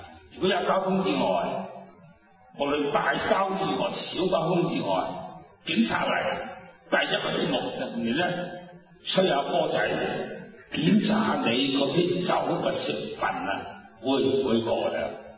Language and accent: Cantonese; Dongguan, Guangdong, China; 我本身係東莞人，東莞人咧就好中意飲酒嘅。